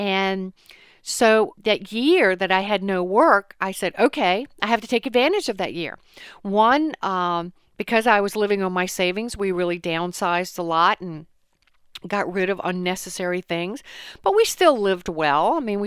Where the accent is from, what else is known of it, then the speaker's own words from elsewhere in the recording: Chuckatuck, Virginia, United States; I grew up poor in Chuckee Tuck, Virginia, on a farm